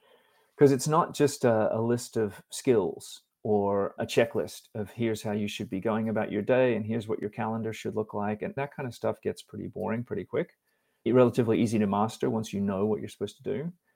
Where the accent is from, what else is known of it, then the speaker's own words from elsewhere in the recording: Texas, United States; born there; Ironically, I was born in Texas.